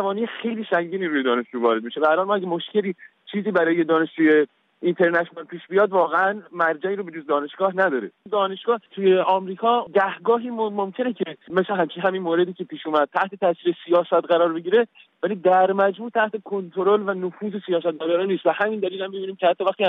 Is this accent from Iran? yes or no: yes; Iran; به عنوان یک ایرانی